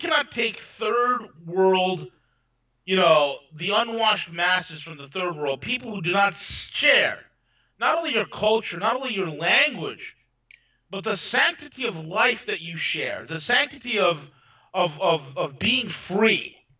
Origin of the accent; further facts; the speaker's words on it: New York, United States; You know, being a New Yorker, I can honestly tell you